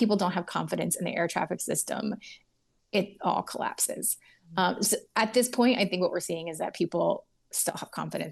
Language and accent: English; Florida, United States; I'm a theme park person. I'm from Florida.